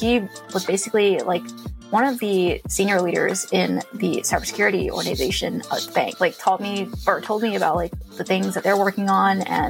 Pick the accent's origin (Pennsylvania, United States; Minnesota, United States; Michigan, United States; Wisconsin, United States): Pennsylvania, United States; Philadelphia; No, I'm from Philly.